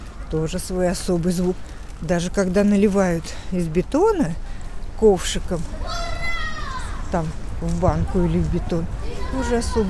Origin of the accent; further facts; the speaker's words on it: Sergiev Posad, Moscow Oblast, Russia; Ну, в общем-то, я родилась, конечно, в Загорске. Сейчас это Сергиев Посад. Я здесь училась, заканчивала школу.